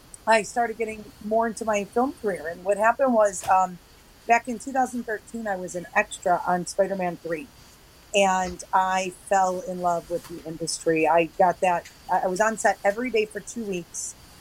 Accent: Cleveland, Ohio, United States; So I am born and raised in Cleveland, currently working outside of Cleveland occasionally.

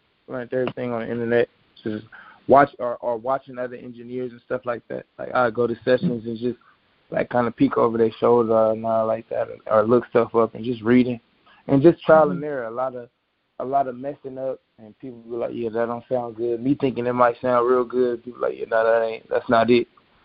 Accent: Los Angeles, California, United States; I'm from Los Angeles. I'm a versatile artist.

